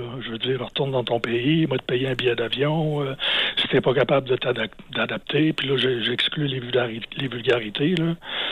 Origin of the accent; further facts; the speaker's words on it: Quebec, Canada; Parce que moi, je viens d'une région, je viens de l'Abitibi, où ce que c'est des bûcherons puis des mineurs.